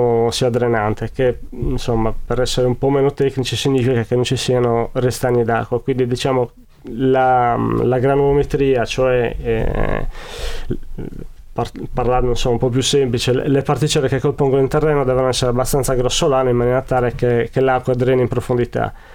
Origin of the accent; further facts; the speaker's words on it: Sardinia, Italy; la mia storia in Friuli parte nel 2006, io sono sardo, insomma, sono approdato in Friuli per questioni lavorative.